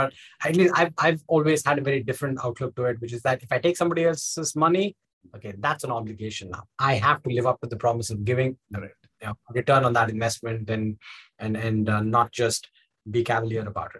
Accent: India; moved away as an adult; now in United States; So, I'm obviously now here in the US and I grew up in India. I came here about 10, 11 years ago in my late 20s.

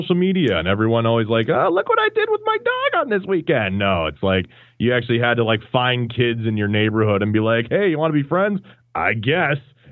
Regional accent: Grand Rapids, Michigan, United States; born there; But no, I'm totally born in Grand Rapids, Michiga

